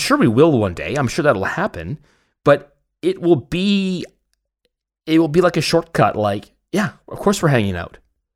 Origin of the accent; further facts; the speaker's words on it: Canada; Because I'm the Canadian guy